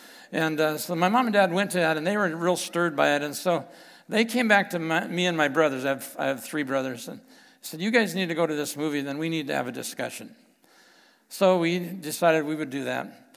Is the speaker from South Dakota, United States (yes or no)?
yes; Rapid City, South Dakota, United States; And so I grew up out in Rapid City, South Dakota